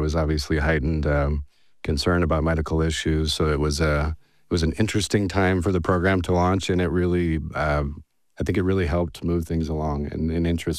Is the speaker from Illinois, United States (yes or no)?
no; Salt Lake City, Utah, United States; So I'm originally from Salt Lake. I did my undergrad at the University of Utah